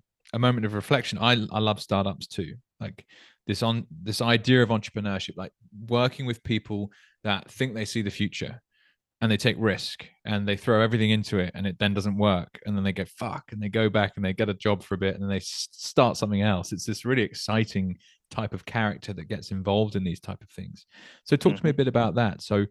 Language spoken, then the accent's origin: English; England, United Kingdom; in where I grew up in England, people would give away farmland with their daughters